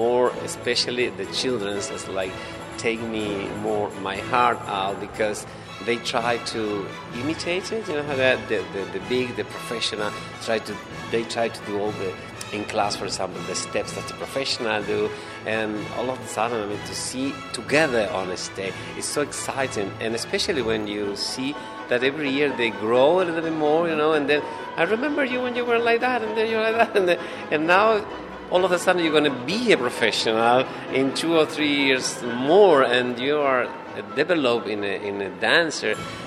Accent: Argentina; English is a second language; normally in Argentina we say Latin because we came from Italy or from Spain. So we are a mix of that races

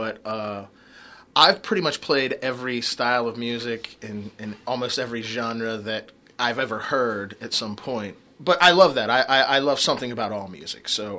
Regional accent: Ohio, United States; Well, I think we're fortunate being from Ohio with that encapsulated. Anywhere I've ever been, people are like, oh, you're from Ohio, you know, King Records

